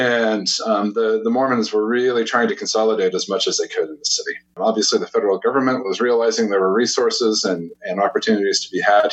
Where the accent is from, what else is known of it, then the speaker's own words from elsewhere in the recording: Salt Lake City, Utah, United States; I did. Yeah, I grew up in Salt Lake City.